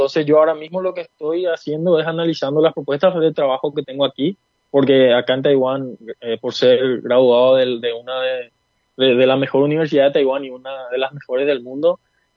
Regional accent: Ayolas, Misiones, Paraguay; also born or lived in Ciudad del Este; Sí, yo nací en Ciudad del Este, pero yo soy ayolense, yo viví en Ayolas desde que yo me acuerdo, ¿no? Yo no tengo amigos en Ciudad del Este, sí, familiares, pero mis amigos, mi educación, todo fue en Ayolas.

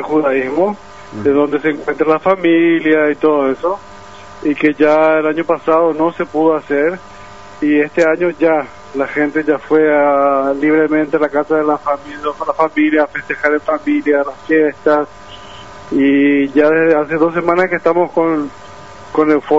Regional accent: Asunción, Paraguay; moved away as an adult; now in Israel; Soy oriundo de Asunción.

